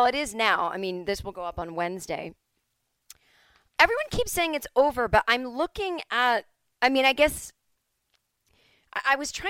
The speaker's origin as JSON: {"language": "English", "town": "Boston", "region": "Massachusetts", "country": "United States", "said": "I am from Boston. Nobody knows it."}